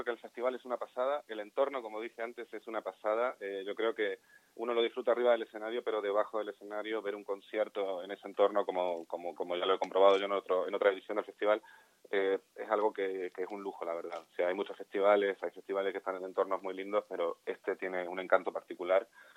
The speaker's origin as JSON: {"language": "Spanish", "country": "Argentina", "said": "que no soy el compositor, y que además soy argentino"}